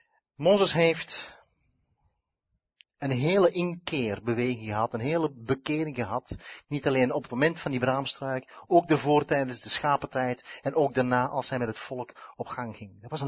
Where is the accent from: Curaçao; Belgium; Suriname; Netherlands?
Belgium; Flanders; Beste Vlamingen, ik ben een Vlaming net zoals u.